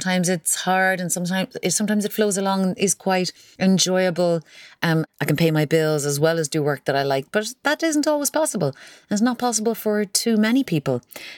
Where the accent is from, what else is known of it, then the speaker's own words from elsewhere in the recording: Kinsale, Munster, Ireland; my absolutely ridiculous accent. I'm from Kinsale in County Cork.